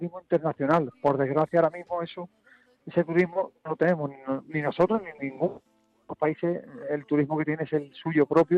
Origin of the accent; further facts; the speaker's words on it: Jerez, Andalusia, Spain; yo soy de Jerez y soy flamenco